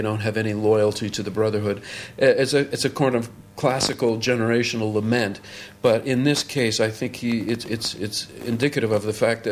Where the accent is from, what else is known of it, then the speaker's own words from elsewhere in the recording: Toronto, Ontario, Canada; my hometown of Toronto prides itself on also on being multicultural